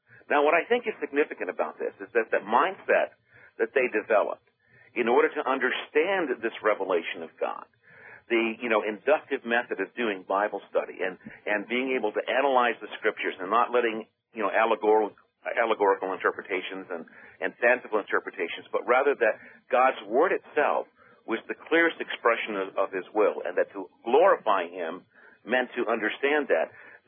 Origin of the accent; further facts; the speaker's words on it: Maine, United States; I'm from Maine, I grew up in New England.